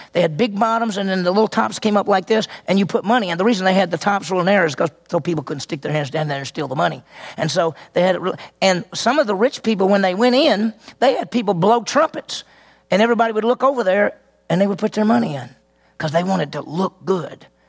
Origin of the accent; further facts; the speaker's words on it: Mississippi, United States; Listen, I grew up in Mississippi.